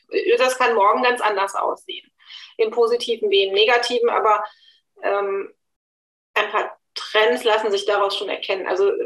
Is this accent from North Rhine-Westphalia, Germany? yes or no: yes; Cologne, North Rhine-Westphalia, Germany; ich komme aus Köln.